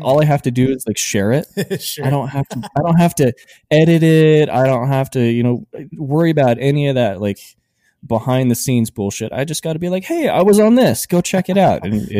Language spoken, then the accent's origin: English; Salt Lake City, Utah, United States; I grew up in Salt Lake City, Utah, as what people would know as a Mormon.